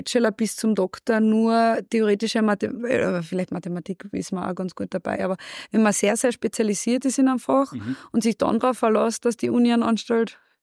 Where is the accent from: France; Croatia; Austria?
Austria; Carinthia; now in Graz, Austria; ich bin Kärntnerin und lebe jetzt in Graz, okay.